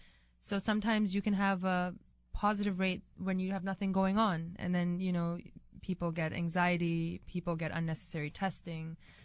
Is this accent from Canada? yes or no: no; India; born there; No, I was born in India.